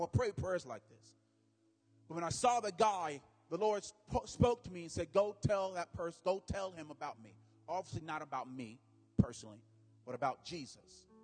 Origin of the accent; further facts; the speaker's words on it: North Carolina, United States; I grew up in North Carolina. Went to a Bible school in Asheboro, North Carolina.